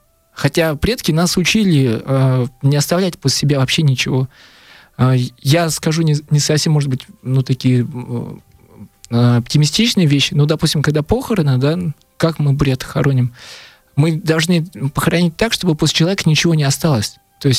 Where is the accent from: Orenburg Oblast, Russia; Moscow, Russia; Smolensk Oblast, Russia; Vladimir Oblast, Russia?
Moscow, Russia; born there; now in Buryatia, Russia; я родился в Москве, и вот до 10 лет жил в других регионах, и вот в Бурятию приехал